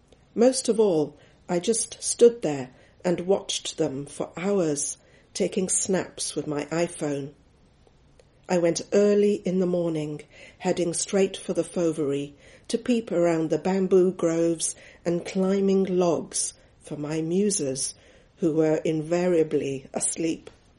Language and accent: English; Paris, Île-de-France, France; So it was a surprise to fall in love with my hometown, to rediscover it as a tourist, and to keep wanting to go back.